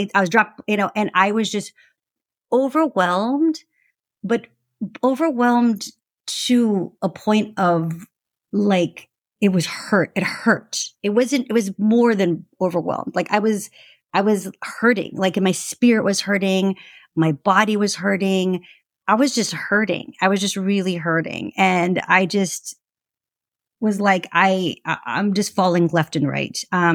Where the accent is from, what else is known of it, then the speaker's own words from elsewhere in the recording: Texas, United States; I grew up like you in Texas, Tejana, and I've always been a spiritual person.